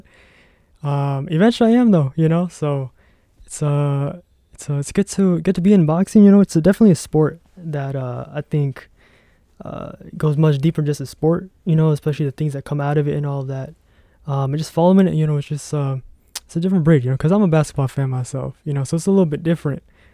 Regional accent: Philippines; as a Filipino

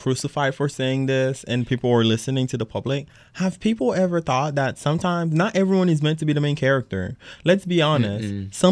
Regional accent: Haiti; I'm from Haiti

